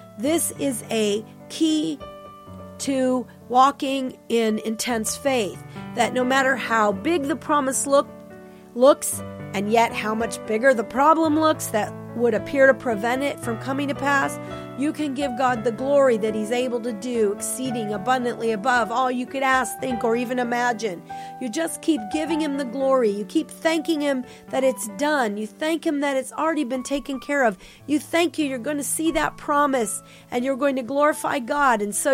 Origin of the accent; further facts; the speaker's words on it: Florida, United States; I was raised in Florida, which is a state that is known for a very high population of alligators.